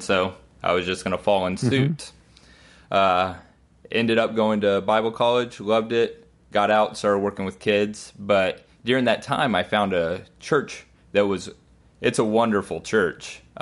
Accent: Arkansas, United States; So I grew up in Arkansas, and my dad is a pastor and my brother's a pastor.

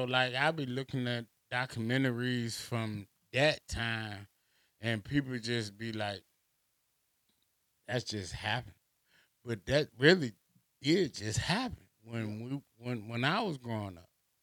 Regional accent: Newport News, Virginia, United States; I was born in Bad News, Virginia, Newport News, Virginia. And I love Newport News, Virginia because that's my home where I was born and raised.

